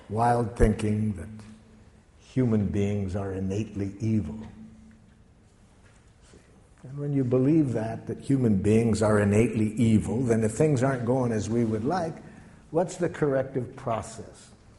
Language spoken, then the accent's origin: English; Detroit, Michigan, United States; I grew up in Detroit. We spoke a rather harsh dialect of jackal.